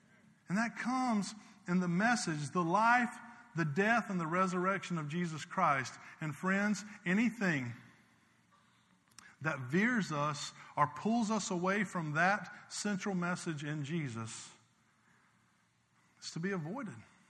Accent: South Carolina, United States; I told you earlier, I grew up in South Carolina, not too far from Myrtle Beach.

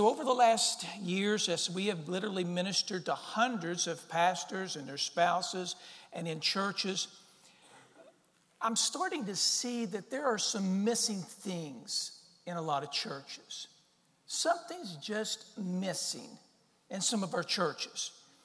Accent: West Virginia, United States; we're from West Virginia and you can do that, okay? I can talk about my home state like that.

